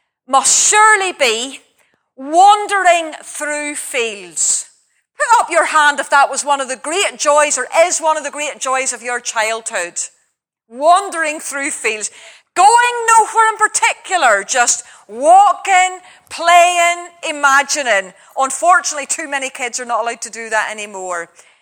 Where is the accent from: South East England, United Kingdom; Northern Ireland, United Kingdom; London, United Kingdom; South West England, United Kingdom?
Northern Ireland, United Kingdom; Because I was brought up in County Antrim, the country or the county of the bog, I remember from my earliest days